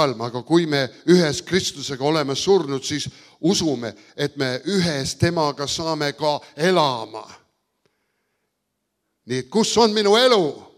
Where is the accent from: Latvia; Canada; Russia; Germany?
Canada; Mina ka kasvasin Eestis, Kanadas ülesse ja mina pidan otsustama olla eestlane. Ma olin sündinud eestlane.